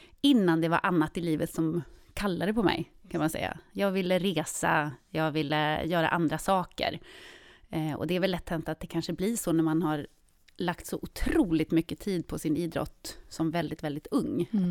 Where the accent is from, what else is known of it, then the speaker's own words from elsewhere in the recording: Jokkmokk, Norrbotten County, Sweden; Jag är uppväxt i Jokkmokk.